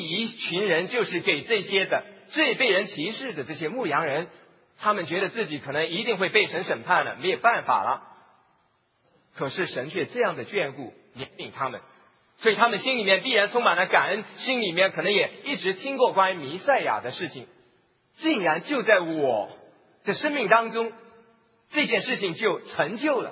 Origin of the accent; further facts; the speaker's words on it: Hong Kong; 以前小的时候在香港的时候多么害怕在这个龙蛇混集的这个庙街当中